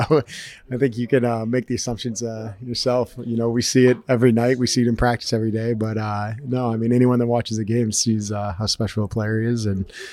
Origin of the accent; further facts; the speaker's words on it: St. Louis, Missouri, United States; Growing up in St. Louis